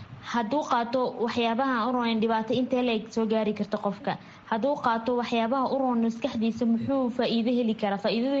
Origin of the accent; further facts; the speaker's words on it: Mogadishu, Banaadir, Somalia; moved away as an adult; now in India; waxaan ka imaaday Soomaaliya, khaasatan magaalada Muqdisho. India waxaan imaaday 2016-kii